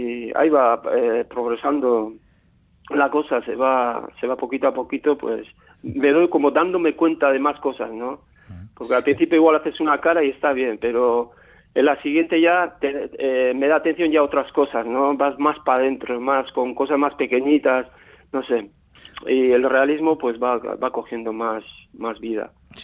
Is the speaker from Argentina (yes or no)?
no; Azpeitia, Basque Country, Spain; aquí en Azpeitia, también en mi pueblo